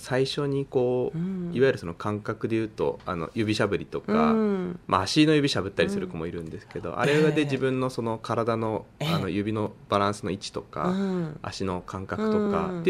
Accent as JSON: {"language": "Japanese", "town": "Gamagori", "region": "Aichi", "country": "Japan", "tie": "born or raised there", "said": "私の地元の蒲郡市とか、"}